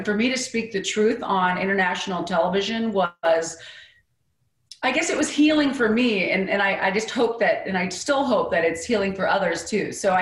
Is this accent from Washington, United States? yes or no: yes; Seattle, Washington, United States; also born or lived in Midwest; You know, I was raised in the Midwest and then in Seattle, in Eastern Washington.